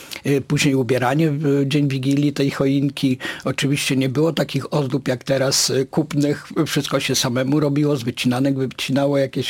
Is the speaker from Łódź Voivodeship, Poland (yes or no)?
no; Lower Silesian Voivodeship, Poland; born there; ja się urodziłem na wsi w Borach Bolesowiecko-Zgorzeleckich, więc w pięknej naturze.